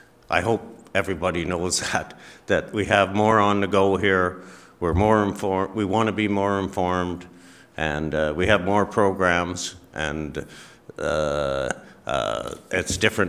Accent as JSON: {"language": "English", "town": "Mississippi Mills", "region": "Ontario", "country": "Canada", "said": "I don't consider myself Perth, Montague, or Lanark. I'm from Mississippi Mills, and we want to be informed."}